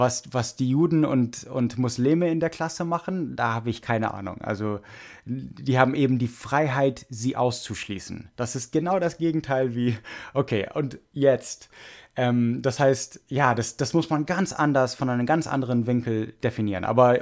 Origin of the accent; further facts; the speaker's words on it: Oregon, United States; ich habe ein paar von Oregon erwähnt, wo ich herkomme.